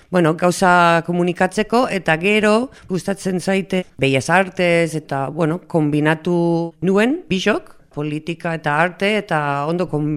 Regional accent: L'Hospitalet de Llobregat, Catalonia, Spain; moved away as an adult; also born or lived in United States; now in Ondarroa, Spain; Jaio nintzen Estatu Batuan, gero txikitan jun nintzen Bartzelonara, ospitaletara, eta bizi nintzen 25 urte gutxi gora bera, ospitaletan. Gero orain dela 6 urte etorri nintzen Euskal Herrira bizitzera, eta orain bizi naiz Ondarrun, Bizkaian.

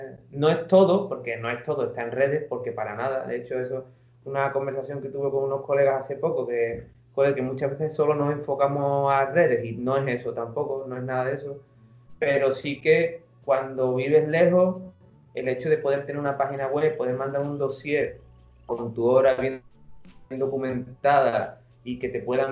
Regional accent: Andalusia, Spain; Decidí venir a mi pueblo, que estaba en Sevilla, y nada, y aquí sigo. Desde 2013.

